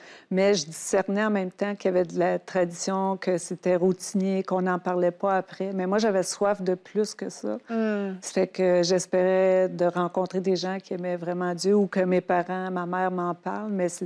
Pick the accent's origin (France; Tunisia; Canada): Canada; Quebec; Mais quand j'étais petite, je viens du Témiscamingue à 8 heures de Montréal.